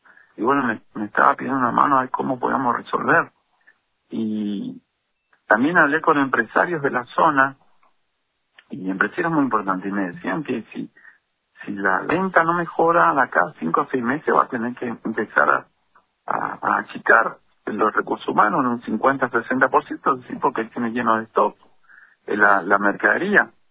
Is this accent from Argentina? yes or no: yes; Posadas, Misiones, Argentina; born there; decirte que soy también de Posada, nací en Posada.